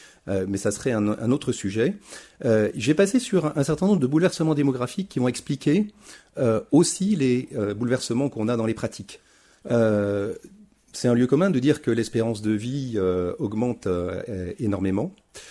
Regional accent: Bourgogne-Franche-Comté, France; Moi, je suis un Jurassien de la montagne du Jura, dans un petit village de 300 habitants. Je sais, avec un village, avec un cimetière autour du village où tous mes ancêtres sont enterrés.

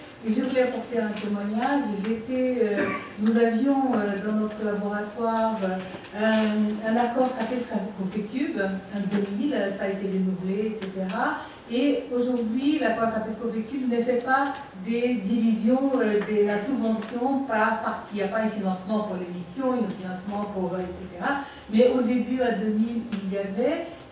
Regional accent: Brazil; French is a second language; je suis brésilienne, mais je parle en tant que laboratoire français

